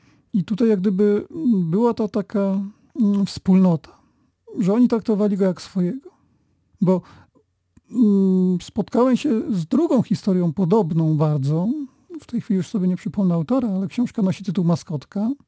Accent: Głuchołazy, Opole Voivodeship, Poland; born there; also born or lived in Wrocław / Toruń; now in Prabuty, Poland; Urodziłem się w Głuchołazach, czyli na Dolnym Śląsku, właściwie na Opolszczyźnie. Później przez 10 lat mieszkałem we Wrocławiu. Później w czasie studiów mieszkałem w Toruniu. No i w końcu za swoją żoną trafiłem do Prabut.

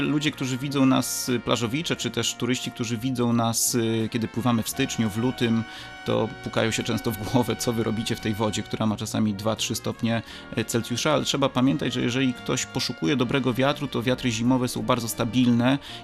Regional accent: Lublin, Lublin Voivodeship, Poland; now in Gdynia, Poland; Nie pochodzę z Gdyni, tak jak wspomniałem, pochodzę z Lublina. Mieszkam w Gdyni dopiero od 7 lat

